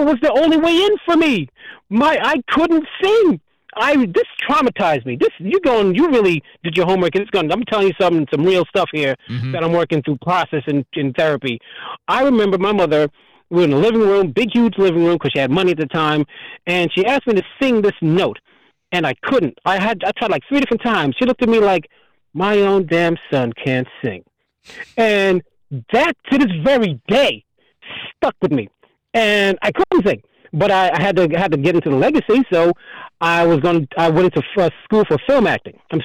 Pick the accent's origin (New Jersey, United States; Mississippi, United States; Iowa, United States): New Jersey, United States; That's inflection, but to me, it's number one because I'm from Jersey.